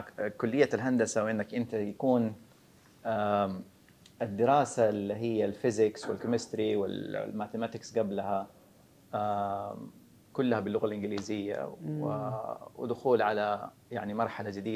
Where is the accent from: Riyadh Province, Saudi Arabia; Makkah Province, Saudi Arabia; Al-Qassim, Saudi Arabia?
Makkah Province, Saudi Arabia; Jeddah; المرحلة أو المحور الأول هو أني انتقلت طبعا من جدة إلى الظهران